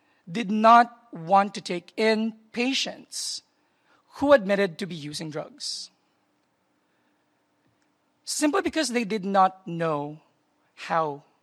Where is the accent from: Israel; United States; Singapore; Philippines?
Philippines; English is a second language; I came all the way from the Philippines.